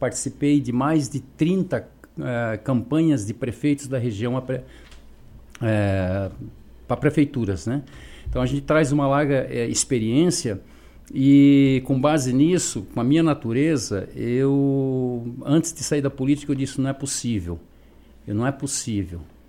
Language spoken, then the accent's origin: Portuguese; Santana, Brazil; born there; eu tenho 30 anos de vida pública, eu tenho uma história dentro de Uruçanga, eu nasci em Santana.